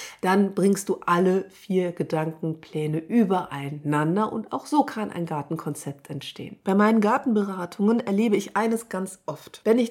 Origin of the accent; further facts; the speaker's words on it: Hamburg, Germany; Ich bin Hamburger.